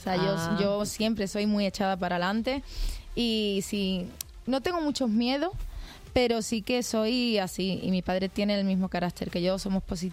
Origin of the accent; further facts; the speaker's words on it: Ayamonte, Andalusia, Spain; tuve la suerte de grabar este videoclip en mi tierra, en Ayamonte.